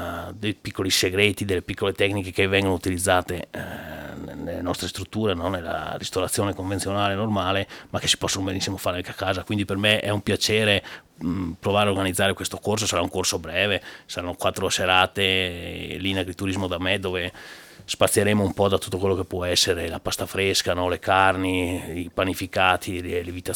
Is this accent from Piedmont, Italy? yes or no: no; Sappada, Friuli-Venezia Giulia, Italy; Io vengo da Sappade, no? Sappade è detto anche il paesino del sole